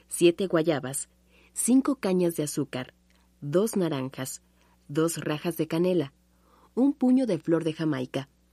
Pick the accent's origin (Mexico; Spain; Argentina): Mexico; como los mexicanos sabemos compartir